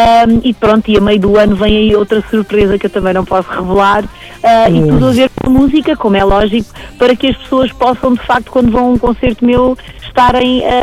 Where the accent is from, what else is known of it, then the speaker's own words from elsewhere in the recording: Alenquer, Lisbon, Portugal; moved away; eu estou neste momento a viver em Lagos, portanto estou a viver numa cidade onde me acolheu já há quase há 10 anos que eu vivo aqui. Eu sou ribatejana, sou de Alenquer, mas é aqui que já resido há alguns anos.